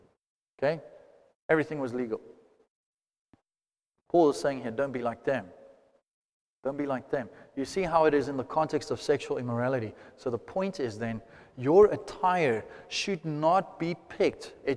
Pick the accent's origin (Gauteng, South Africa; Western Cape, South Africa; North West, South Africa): Gauteng, South Africa; Johannesburg; I come from Joburg, and where I studied RAU back in the day, there were brothels around